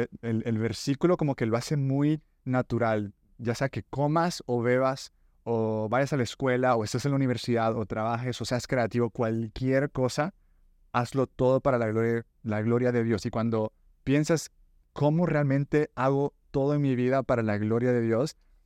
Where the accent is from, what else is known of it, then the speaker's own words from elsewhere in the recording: El Salvador; Yo nací y crecí en El Salvador